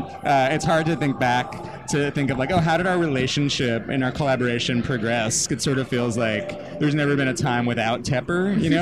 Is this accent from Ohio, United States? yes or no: no; New York, United States; So as we said, I'm from Long Island originally